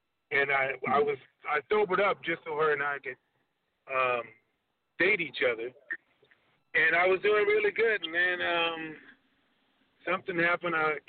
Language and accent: English; New Orleans, Louisiana, United States; I'm originally from New Orleans. I'm American mutt.